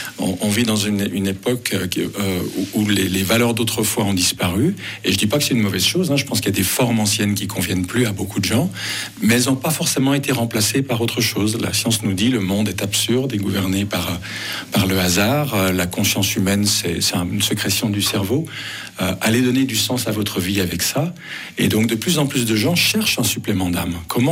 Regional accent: Geneva, Switzerland; Moi, j'ai grandi à Genève dans une famille moitié catholique, moitié protestante.

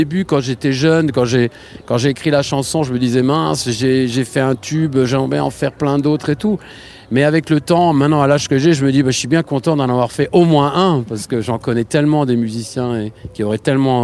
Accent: Grand Est, France; Je suis alsacien, donc je viens souvent.

